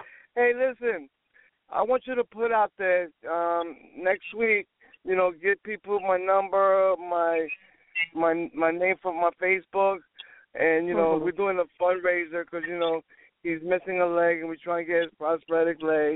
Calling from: Florida, United States; I'm calling from Florida. From Florida.

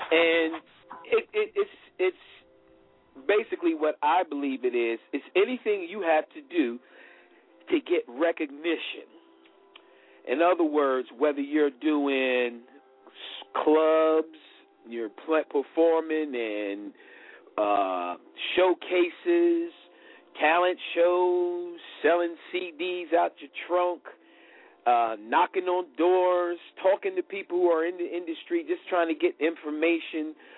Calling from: Rex, Georgia, United States; I'm calling in from Rex, Georgia here tonight.

